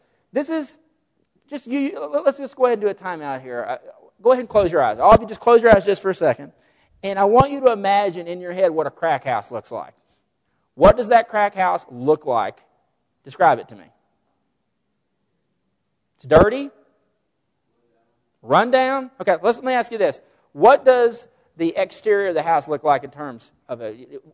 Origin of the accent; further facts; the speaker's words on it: Vernon, Texas, United States; I remember in my hometown, they used to refer to it as the flats. Have no clue why. In Vernon, Texas, every damn thing's flat, okay?